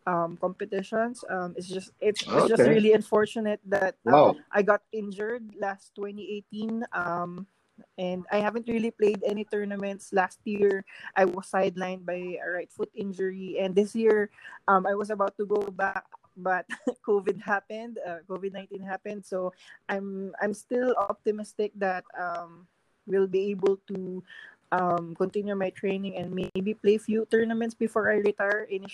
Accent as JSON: {"language": "English", "country": "Philippines", "second_language": "English", "said": "it's something, you know, I'm very proud of as a Filipino."}